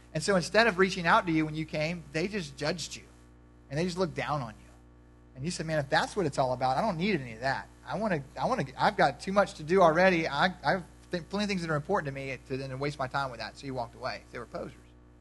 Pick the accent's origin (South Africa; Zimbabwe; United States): United States; because I'm an American and we should do that.